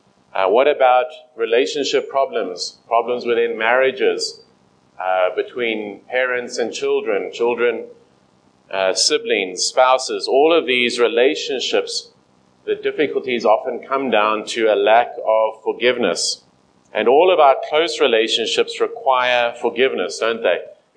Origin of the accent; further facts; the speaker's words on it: East Rand, Gauteng, South Africa; I was born on the East Rand and grew up in the East Rand.